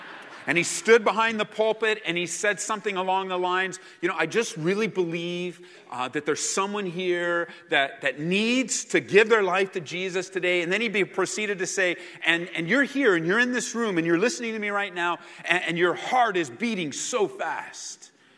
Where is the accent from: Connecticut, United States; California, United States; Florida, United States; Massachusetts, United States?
California, United States; one of the things that I learned growing up in Southern California is that there were only two seasons, not four, but two.